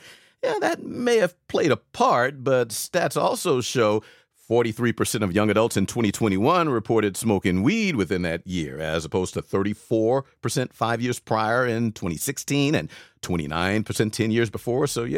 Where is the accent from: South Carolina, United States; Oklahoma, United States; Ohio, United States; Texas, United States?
Texas, United States; why the country of Chile and my home state of Texas here in the U.S. don't get together for a flag brotherhood summit.